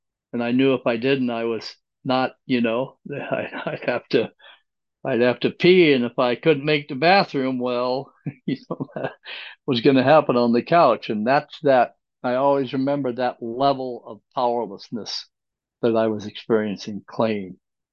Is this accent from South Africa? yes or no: no; Alaska, United States; now in Denver, United States; my brother, who's a retired state trooper up in Alaska, which is my home state, by the way